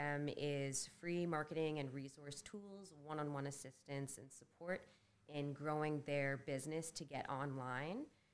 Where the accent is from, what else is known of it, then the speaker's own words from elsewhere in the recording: Thompson, Manitoba, Canada; also born or lived in Winnipeg; From Thompson, so 8 hours north of Winnipeg, moved